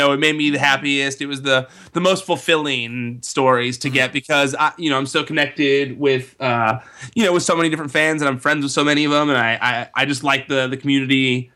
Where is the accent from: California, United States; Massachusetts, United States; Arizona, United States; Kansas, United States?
California, United States; I try my best not to say all the time, but I'm from California, so I can't help it.